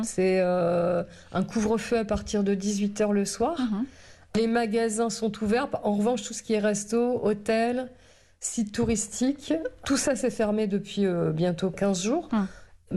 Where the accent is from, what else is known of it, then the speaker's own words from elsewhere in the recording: France; quand ils savent que je suis française